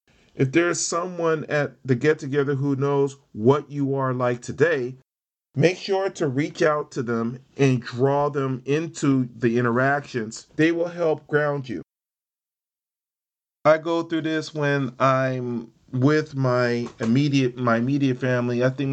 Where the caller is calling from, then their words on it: California, United States; I'm speaking from Northern California, my area, around my area, we've dealt with fires, illness.